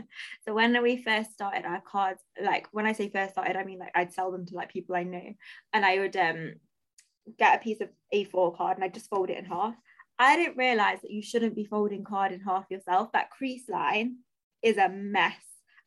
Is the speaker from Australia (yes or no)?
no; India; So I'm Indian for anyone listening, and literally every time I get into a taxi, I normally have an Indian taxi driver